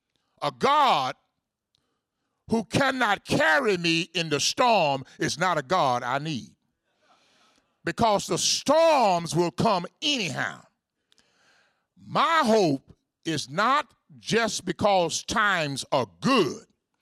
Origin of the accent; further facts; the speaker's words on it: Texas, United States; I'm from Texas originally, even though my mother is from the great state of Mississippi.